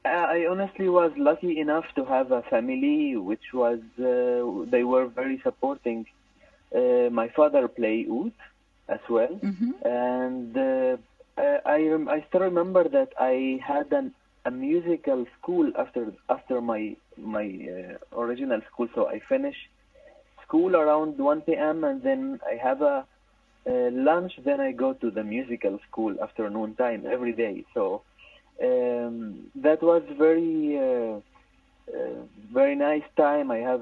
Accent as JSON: {"language": "English", "country": "Syria", "said": "Actually, I'm originally from Syria, from the south of Syria"}